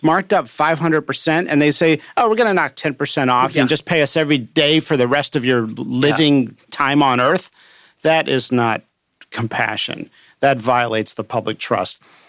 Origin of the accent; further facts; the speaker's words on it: Pennsylvania, United States; I grew up in near Amish country in Pennsylvania.